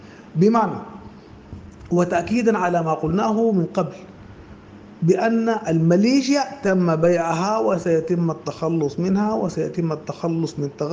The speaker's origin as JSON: {"language": "Arabic", "country": "Sudan", "said": "احنا كشعب سوداني"}